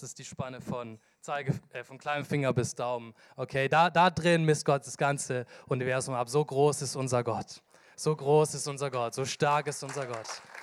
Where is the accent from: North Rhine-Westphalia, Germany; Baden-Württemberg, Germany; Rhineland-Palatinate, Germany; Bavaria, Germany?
Baden-Württemberg, Germany; Aalen; Ich bin in Aalen geboren, das ist mitten auf dem Schwabenland, die Mentalität ist da, mir könne alles außer Hochdeutsch. So. Und damit bin ich groß geworden.